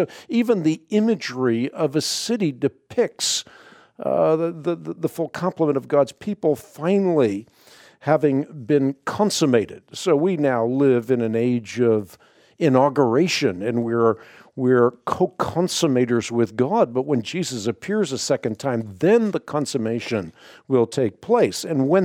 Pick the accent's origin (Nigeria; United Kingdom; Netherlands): Netherlands; moved away; that's where we immigrated when I immigrated from the Netherlands.